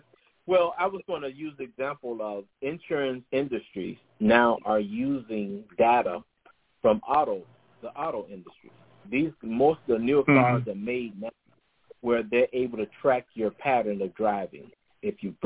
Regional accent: Chicago, Illinois, United States; I'm originally from Chicago.

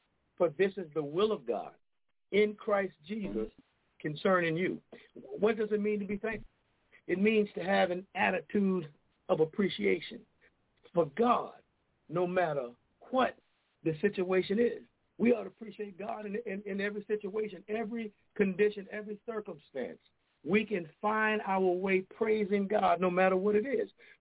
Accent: Louisiana, United States; now in New London, United States; I'm originally from Louisiana, and now I reside in New London, Connecticut, by way of the U.S. Navy.

